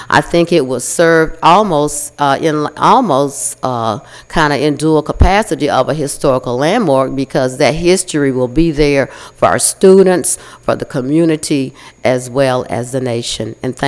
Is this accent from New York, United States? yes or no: no; Tennessee, United States; I live at 142 Hendricks Drive, but I grew up in the Scarborough community.